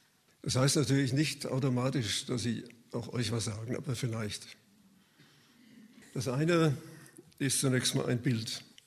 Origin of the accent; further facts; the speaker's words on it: Frankfurt, Hesse, Germany; Also ich habe das mal als Kind gelernt, es wurde mir gesagt, wir hatten bei uns in Frankfurt da in der Nähe einen Platz